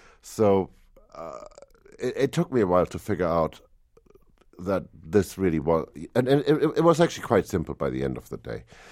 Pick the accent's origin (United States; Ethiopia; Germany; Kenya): Germany; Growing up in Germany, everything I knew about America came from really spaghetti westerns made by Italians or reading comic books